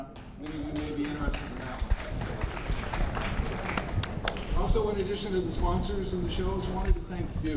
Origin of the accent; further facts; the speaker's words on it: Boulder, Colorado, United States; moved away as an adult; now in Barrie, California, United States; I was a young man when I moved to Barrie. I heard about that I came from Colorado, came from the Boulder area